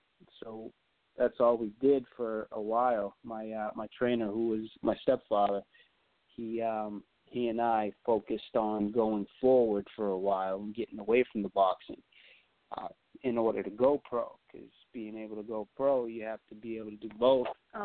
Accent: Salem, United States; I actually had a good physical therapist right here in my hometown, Salem.

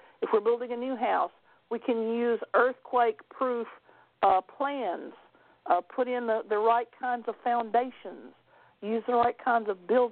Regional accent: Clarksville, Tennessee, United States; I grew up in outside of Clarksville, Tennessee, which is just south of Fort Campbell, Kentucky

